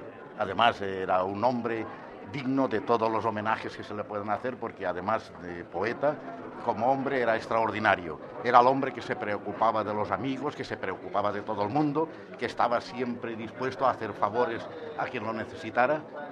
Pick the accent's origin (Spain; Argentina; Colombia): Spain; Valencian Community; No, yo soy valenciano.